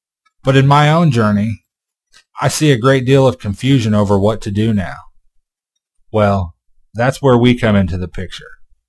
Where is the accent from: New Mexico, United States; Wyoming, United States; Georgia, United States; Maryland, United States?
Wyoming, United States; Casper; born there; also born or lived in Montana; I was born in Casper, Wyoming in the summer of 1977 to my mother Rowena and my father David. Most of my early years were spent exploring the mountain states with my quasi-hippie parents